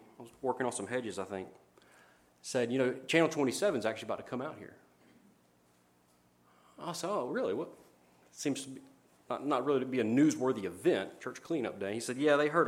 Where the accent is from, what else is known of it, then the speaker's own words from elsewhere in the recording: Georgia, United States; I'm from Georgia. Maybe it's legal there. And if you want an example, in Kentucky, by golly, we have one.